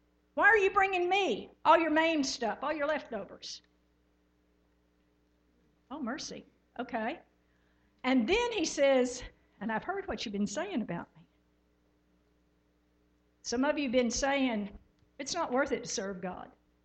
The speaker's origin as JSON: {"language": "English", "region": "Texas", "country": "United States", "said": "Okay, so, because we're from Texas. Oh, my. Some days that's good, some days that's not so good."}